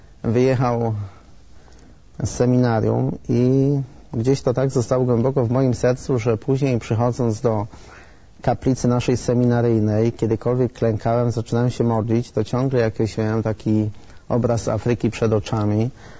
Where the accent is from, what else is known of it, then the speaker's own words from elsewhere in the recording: Subcarpathian Voivodeship, Poland; Ja pochodzę z Podkarpacia i po zakończeniu szkoły średniej wstąpiłem do seminarium duchownego w Przemyślu.